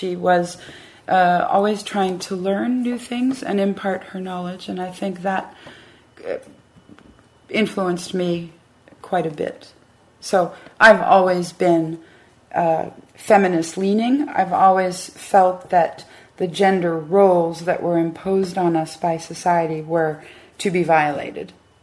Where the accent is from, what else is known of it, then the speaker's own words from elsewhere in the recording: United States; I've lived in Syria a few times in my life, but born and raised in the U.S.